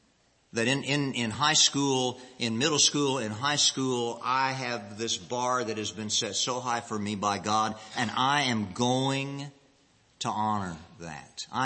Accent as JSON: {"language": "English", "town": "Kokomo", "region": "Indiana", "country": "United States", "tie": "born or raised there", "said": "In the church in which I grew up in Kokomo"}